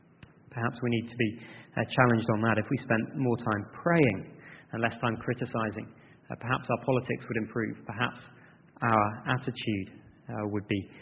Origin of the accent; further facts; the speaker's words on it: Yorkshire and the Humber, United Kingdom; There's nothing better than being a Yorkshireman. Of course, God would be one of us.